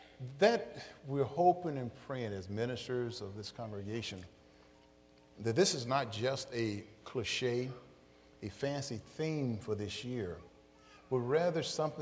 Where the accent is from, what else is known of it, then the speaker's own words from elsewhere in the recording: Chicago, Illinois, United States; I remember growing up in Chicago, you go downtown, especially, you know, you find out that they don't call it the Windy City for nothing.